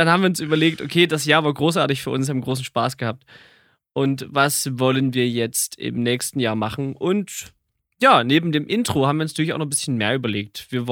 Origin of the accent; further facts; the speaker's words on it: Saxony, Germany; born there; wie ihr wisst, bin ich gebürtiger Sachse. Und schon mal jetzt, dass ich jetzt wieder auf Hochdeutsch bin